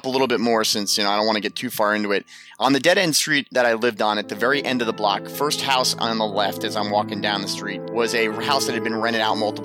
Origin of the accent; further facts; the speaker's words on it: Jersey City, New Jersey, United States; also born or lived in Howell; I'm originally from Jersey City, but my family moved down to Howell right outside of Freehold